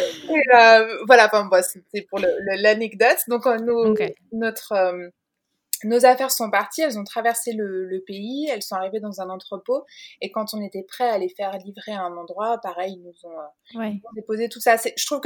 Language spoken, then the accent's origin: French; Auvergne-Rhône-Alpes, France; on vient de Rhône-Alpes, ce qui est quand même pas une région extrêmement chaude, mais c'est pas très froid non plus.